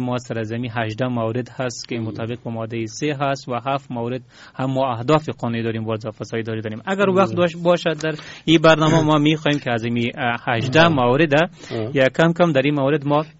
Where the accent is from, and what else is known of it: Afghanistan; born or raised there